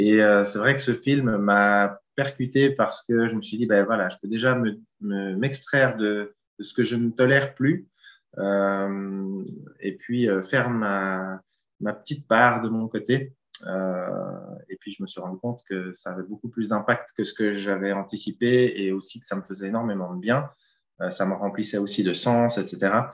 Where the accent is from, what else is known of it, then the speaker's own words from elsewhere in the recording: Switzerland; moved away as an adult; now in France; on est un couple marié, on vient de Suisse. Et on est installé dans le Limousin depuis 3 ans. On a respectivement 36 et 35 ans.